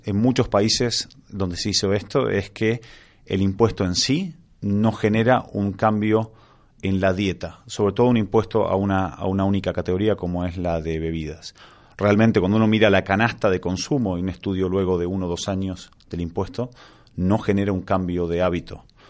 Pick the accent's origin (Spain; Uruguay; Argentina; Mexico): Argentina; viniendo de donde vengo, ¿no?, con mis raíces en Argentina